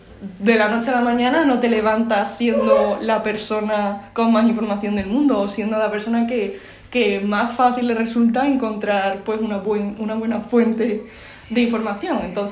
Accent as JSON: {"language": "Spanish", "town": "Seville", "region": "Andalusia", "country": "Spain", "said": "también de Sevilla … de último año y estoy en el grupo Habitados 575, también de Sevilla."}